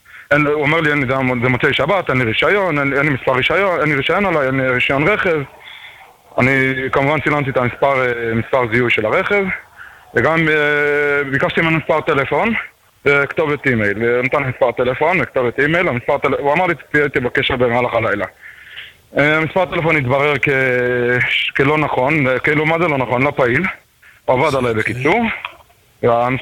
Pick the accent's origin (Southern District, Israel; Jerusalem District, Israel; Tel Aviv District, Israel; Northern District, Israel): Jerusalem District, Israel; Jerusalem; אני מירושלים.